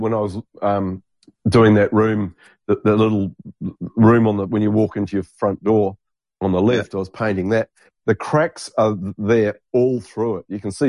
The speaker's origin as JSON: {"language": "English", "country": "New Zealand", "tie": "born or raised there", "said": "I grew up in New Zealand, right?"}